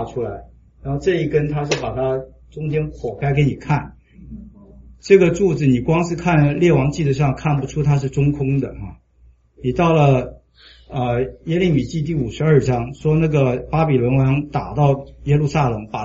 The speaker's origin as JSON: {"language": "Chinese", "country": "China", "said": "我们就是中国人，就是什么都凑合啊"}